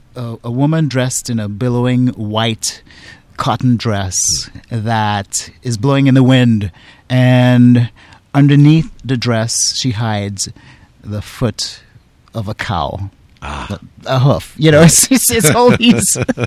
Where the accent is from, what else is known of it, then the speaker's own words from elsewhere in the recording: Trinidad & Tobago; But really just fascinating characters that we grew up in Trinidad hearing about, you know?